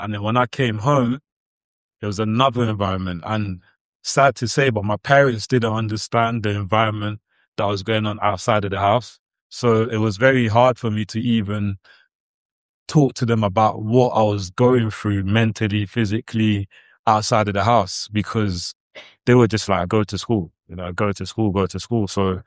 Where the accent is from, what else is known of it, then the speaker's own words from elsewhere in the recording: Lewisham, London, United Kingdom; English is a second language; also born or lived in Congo; I grew up in Lewisham, Forestall. I was born in Congo, arrived here 5 years old, and we didn't speak any English.